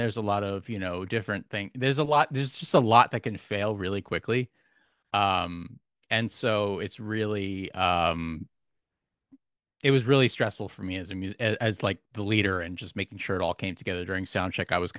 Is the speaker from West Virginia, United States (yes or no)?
no; Queens, New York, United States; now in Connecticut, United States; So I'm actually I'm originally from New York, from Queens, New York